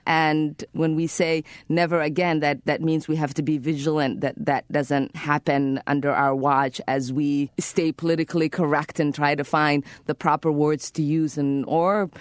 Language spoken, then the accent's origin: English; Somalia; now in United States; So my story began leaving my home country of Somalia and going into the borders of Kenya.